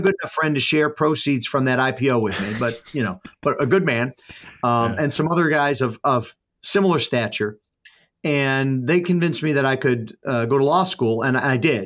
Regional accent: Grand Island, New York, United States; also born or lived in Niagara Falls; I was born in Niagara Falls. My parents moved to a place called Grand Island, which is a large freshwater island between Niagara Falls and Buffalo.

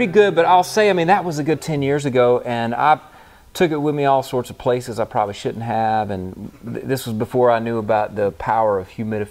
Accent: Mississippi, United States; I grew up in North Mississippi, about a five-hour drive from Nashville

